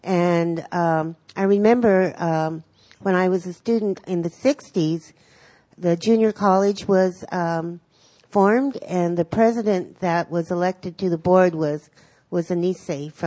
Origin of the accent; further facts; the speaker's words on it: Ontario, Oregon, United States; I grew up in Ontario, Oregon, and my family went there.